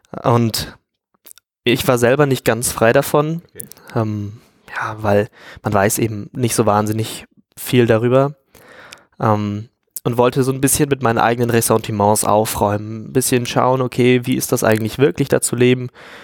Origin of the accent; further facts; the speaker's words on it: Delmenhorst, Lower Saxony, Germany; now in Münster, Germany; Ich komme gebürtig aus Delmenhorst, das ist eine kleine Stadt, aber kreisfrei bei Bremen.